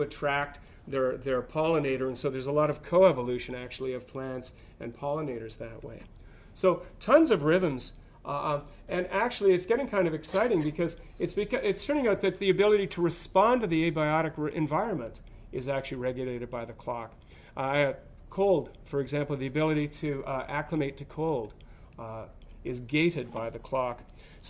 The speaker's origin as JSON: {"language": "English", "country": "Canada", "said": "As I said, I'm a Canadian."}